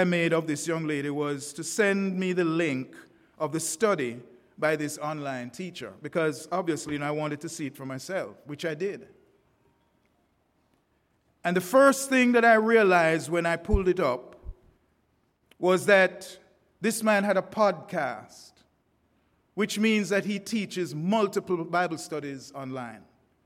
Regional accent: Jamaica; I'm a Jamaican too.

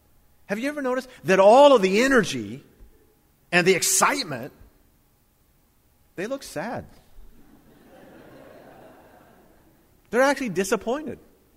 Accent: Florida, United States; I grew up in Florida, and most of you here have been here long enough.

